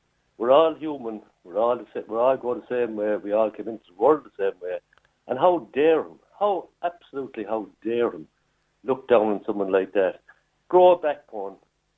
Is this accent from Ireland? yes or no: yes; Cork, Munster, Ireland; I'm from Cork